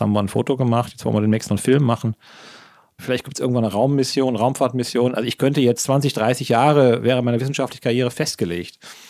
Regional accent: Rhineland, Germany; Ja, ich komme aus dem Rheinland, da macht man schon auch eine flockige Bemerkung.

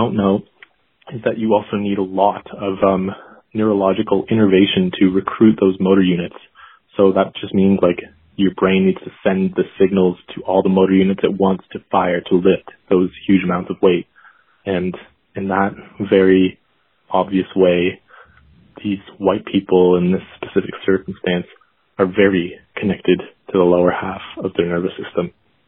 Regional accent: Canada; As a Canadian and a white guy, I've played hockey with a lot of white guys

